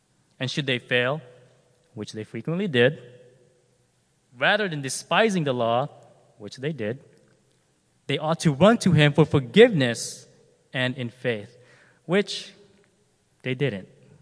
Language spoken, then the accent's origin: English; Philippines; I'm Filipino